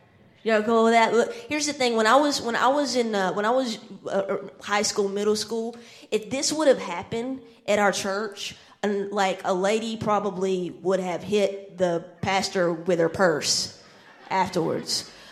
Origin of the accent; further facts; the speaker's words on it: Rockmart, Georgia, United States; Listen, I'm from Rockmart, Georgia, but I have great ties to Hiram.